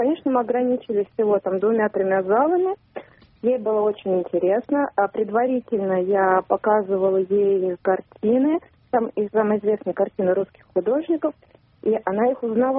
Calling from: Moscow, Russia; Я звоню из Москвы

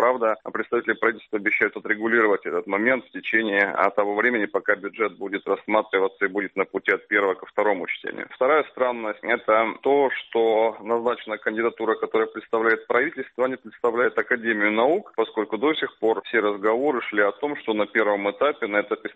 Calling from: Moscow, Russia; из Москвы.

